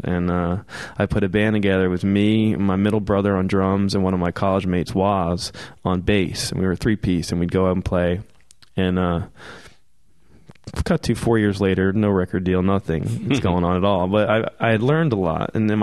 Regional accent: New Jersey, United States; moved away as an adult; I grew up in Jersey, and for me, California was, you know, I always had this romantic notion of the West Coast

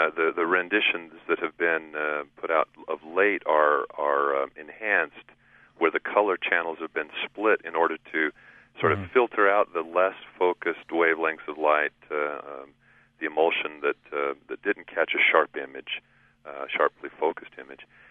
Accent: Pacific Northwest, United States; I grew up in the Pacific Northwest, and so I was aware of some of the mythology and the folklore that surrounded the reports and the stories.

